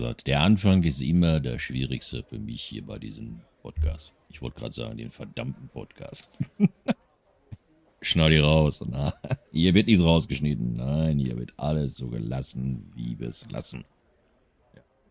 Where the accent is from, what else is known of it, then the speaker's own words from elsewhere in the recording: North Rhine-Westphalia, Germany; Aber ich komme hier aus dem Pott, verdammte Scheiße, ja?